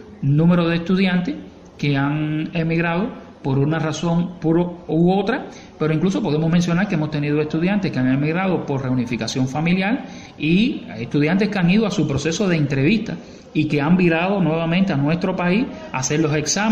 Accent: Cuba; nosotros como padres cubanos estamos adaptados de que nuestro niño vaya a la escuela

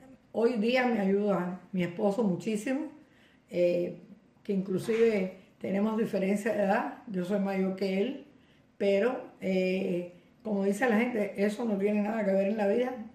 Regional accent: Cuba; Cubana, y yo me siento cubana 100%.

